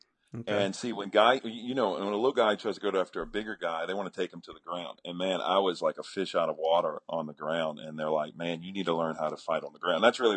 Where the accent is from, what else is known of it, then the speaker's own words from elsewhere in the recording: Louisiana, United States; I grew up in South Louisiana, right outside of New Orleans